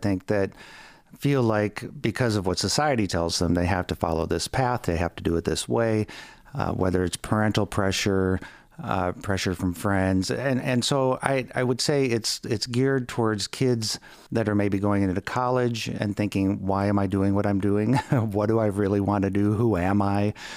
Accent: Midwest, United States; And I certainly took that as a compliment growing up in the Midwest.

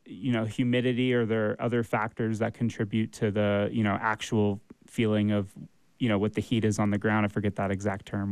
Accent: Midwest, United States; now in Utah, United States; I mean, I'm from the Midwest, and it's just incredible how dry and how much it helps my allergies.

